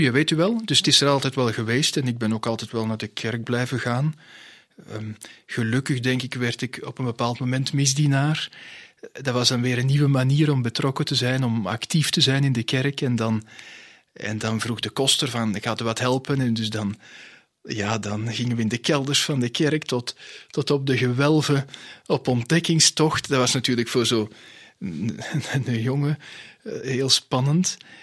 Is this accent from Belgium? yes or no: yes; Antwerp, Belgium; born there; toen ik weer in België kwam. Dus ik ben geboren in Antwerpen, in het centrum van de stad. In een gezin, ons vader was tandarts, moeder was huismoeder.